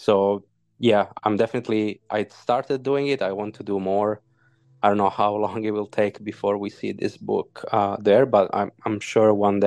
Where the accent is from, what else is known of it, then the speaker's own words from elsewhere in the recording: Calabria, Italy; English is a second language; you guys know that I'm from Italy. I'm from a region called Calabria on the southern part of Italy.